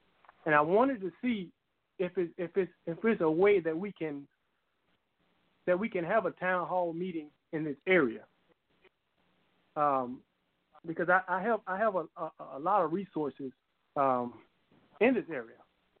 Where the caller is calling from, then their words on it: Raleigh, North Carolina, United States; out of Raleigh, North Carolina.